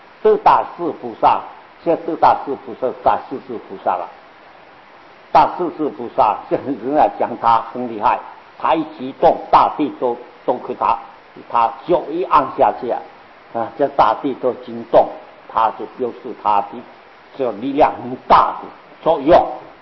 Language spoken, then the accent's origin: Chinese; China; 他翻译过来，我们中国人叫没有德